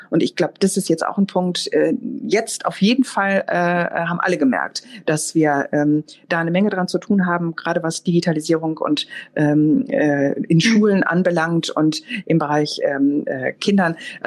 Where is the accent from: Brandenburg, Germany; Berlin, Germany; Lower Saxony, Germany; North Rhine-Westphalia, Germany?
North Rhine-Westphalia, Germany; Ja, ich bin ja Ostwestfälin, lebe hier am Stadtrand von Bielefeld auf einem landwirtschaftlichen Betrieb, und wir haben einen Milchviehbetrieb